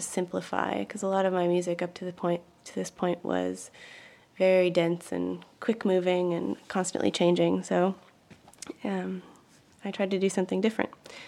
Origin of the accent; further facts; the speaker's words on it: Minnesota, United States; Well, I grew up in Minnesota, about an hour south of Minneapolis